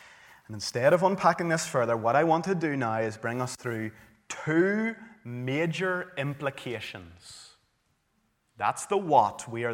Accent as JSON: {"language": "English", "region": "Northern Ireland", "country": "United Kingdom", "tie": "born there", "said": "I have a birth certificate that says that I was born in South Tyrone Hospital in Northern Ireland. And because I'm born in Northern Ireland, like many of you here, I'm entitled to both British and Irish citizenship."}